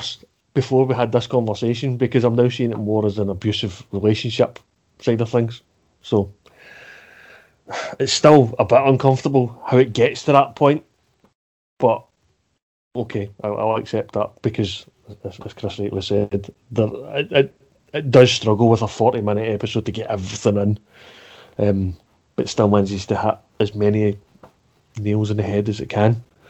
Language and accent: English; Scotland, United Kingdom; So, yeah, as a Scotsman, I have problems with this episode.